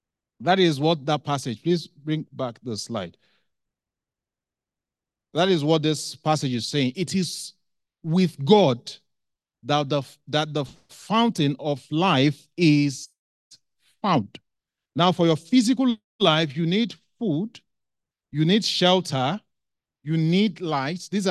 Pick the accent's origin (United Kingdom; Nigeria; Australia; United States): Nigeria; I am from Nigeria